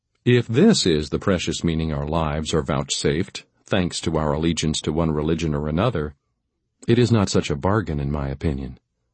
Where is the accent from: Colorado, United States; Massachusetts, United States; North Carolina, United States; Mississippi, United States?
Massachusetts, United States; Boston; I grew up in the Boston area